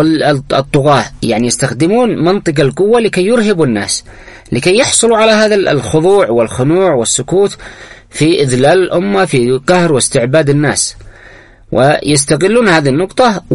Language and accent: Arabic; Yemen